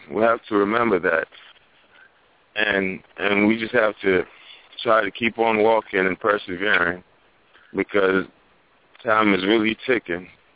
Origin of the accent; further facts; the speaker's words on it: Sierra Leone; And originally I'm from Sierra Leone